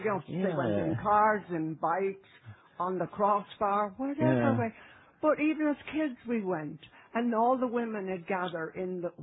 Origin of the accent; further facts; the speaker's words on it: Dublin, Leinster, Ireland; my memories of that growing up in Dublin